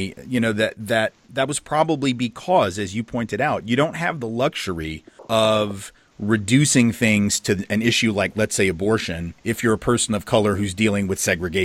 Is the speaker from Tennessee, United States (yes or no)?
yes; Nashville, Tennessee, United States; ever since I was a kid growing up in Nashville. And I've always lived in the South.